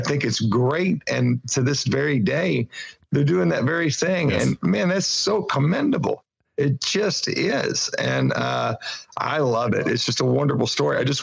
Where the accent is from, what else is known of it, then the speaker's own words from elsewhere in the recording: Kentucky, United States; a hillbilly from Kentucky.